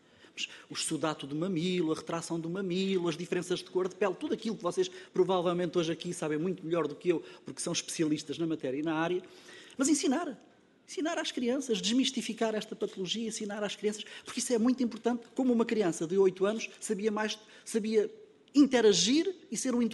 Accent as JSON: {"language": "Portuguese", "region": "Centro", "country": "Portugal", "said": "A região centro do país, de onde sou originário, é uma boa região"}